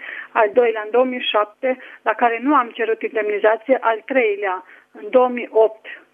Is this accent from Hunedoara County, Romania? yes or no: yes; Certej, Hunedoara County, Romania; Eu sunt din Certej.